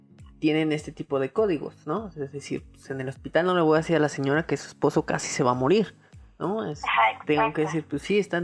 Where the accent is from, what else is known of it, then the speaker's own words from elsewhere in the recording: Mexico; Y también la responsabilidad del paciente, porque como mexicanos, creo que no, yo lo quiero percibir así.